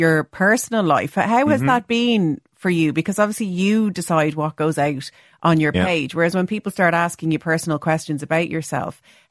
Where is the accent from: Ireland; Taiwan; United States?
Ireland; when you get into a taxi in another country and they say, oh, are you English? And you go, no, I'm Irish.